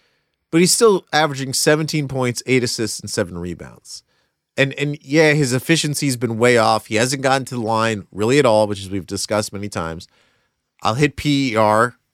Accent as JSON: {"language": "English", "region": "Chesapeake Bay", "country": "United States", "tie": "born or raised there", "said": "I grew up near the Chesapeake Bay"}